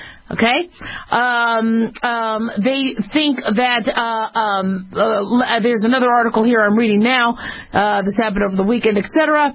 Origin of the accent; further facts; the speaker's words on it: Arizona, United States; also born or lived in Nevada; I didn't because I grew up in Arizona and Nevada. So, you know, we had a lot of cacti. We never had those big, beautiful trees like you guys have back east.